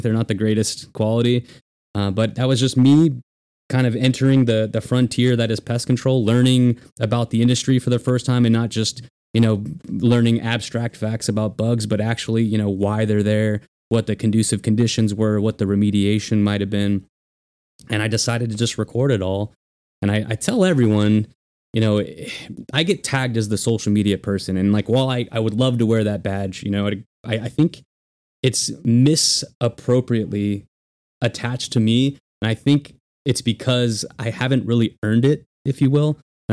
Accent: California, United States; also born or lived in Arizona; But I hail from Southern California. Sorry to use the C word on the air.

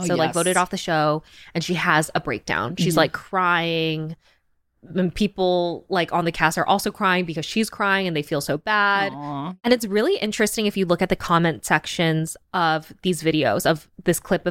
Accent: Chicago, Illinois, United States; now in London, United Kingdom; I'm also from Chicago, too, where we say our, like, A's really ant.

